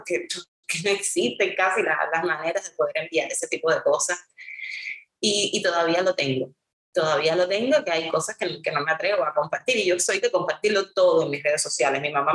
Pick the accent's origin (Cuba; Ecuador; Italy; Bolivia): Cuba; now in United States; siempre los cubanos salimos muy flacos de Cuba, engordamos cuando llegamos a Estados Unidos